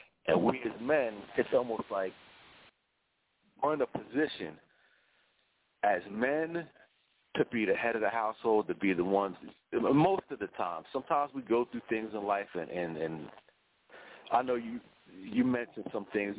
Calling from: New Jersey, United States; Good evening. … I'm calling from South Jersey.

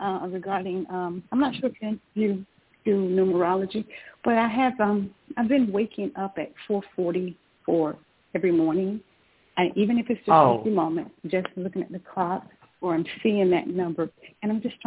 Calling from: Georgia, United States; I'm actually in Georgia.

